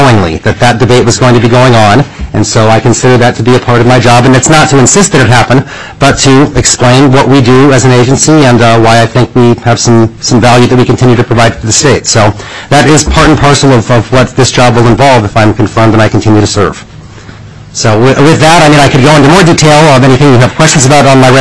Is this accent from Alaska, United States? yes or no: yes; Anchorage, Alaska, United States; I was born in Anchorage in 1967. My parents had moved here 3 years before. They're both doctors. They came up here after medical school. And I've spent my whole life in Alaska